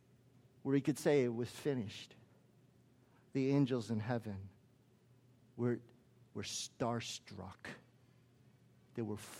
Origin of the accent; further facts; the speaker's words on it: Chicago, Illinois, United States; I come from Chicago, right? And in Chicago, there's like snow in Chicago.